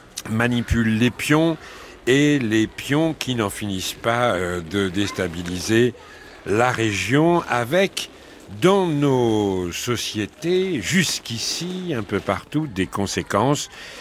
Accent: France

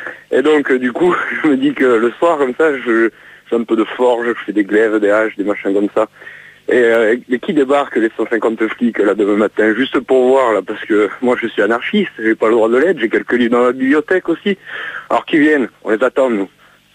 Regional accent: Nouvelle-Aquitaine, France; Alors, je viens du Limousin, j'écoute la radio, là.

